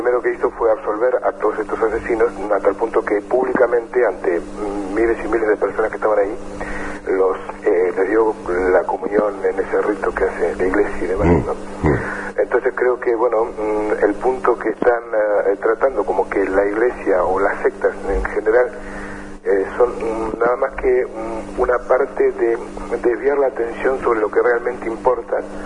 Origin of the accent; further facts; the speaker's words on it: Argentina; le voy a decir que yo soy argentino